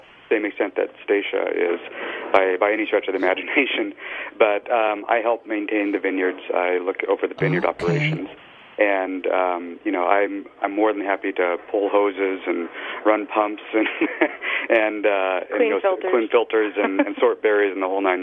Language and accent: English; Fresno, California, United States; Yes, I am. I'm from Fresno, California, originally.